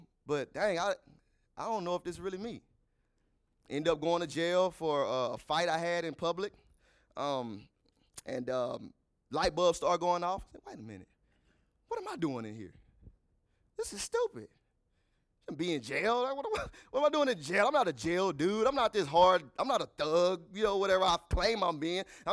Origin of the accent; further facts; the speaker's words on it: Pittsburgh, Texas, United States; I grew up in Pittsburgh, Texas, man, country town, no resource. Anybody know what Pittsburgh, Texas is?